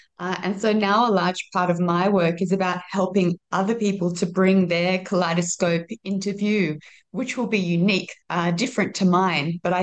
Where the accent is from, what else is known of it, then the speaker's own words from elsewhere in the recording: Sydney, New South Wales, Australia; now in Singapore; I'm from Sydney, Australia. So I grew up there my whole life. And aside from a very short 9 months in France as a teen, Singapore's the only other place that I've lived.